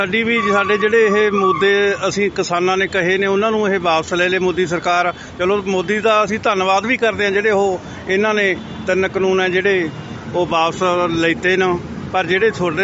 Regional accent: Kot Shamir, Punjab, India; पिंड कोटशमीर, जिला बठिंडा, पंजाब के रहने वाला हूँ।

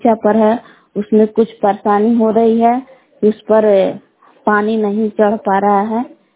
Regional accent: Bilas, Bihar, India; ग्राम बिलास जिला कैमूर भगवान के निवासी हूँ।

